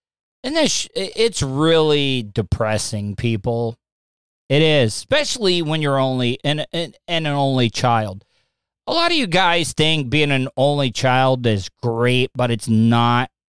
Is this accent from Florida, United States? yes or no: yes; Florida, United States; I grew up in Volusia County. A lot of people probably don't even know where Volusia County is, but it's the county that Daytona Beach is in.